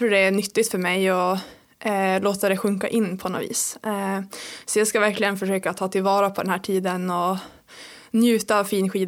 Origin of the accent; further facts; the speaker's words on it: Kalix, Norrbotten County, Sweden; Så det är jättestort för mig att få tävla hemma i Norrbotten.